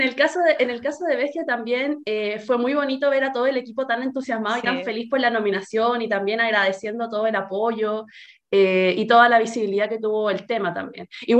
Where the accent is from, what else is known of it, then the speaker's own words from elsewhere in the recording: Chile; porque como chilena y habiendo visto como a todo al equipo tan entusiasmado